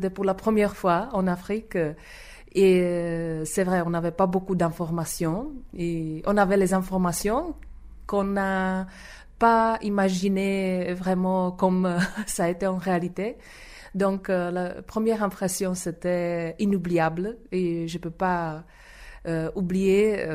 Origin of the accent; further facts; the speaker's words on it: Czechia; quand ils ont su que nous venons de la République tchèque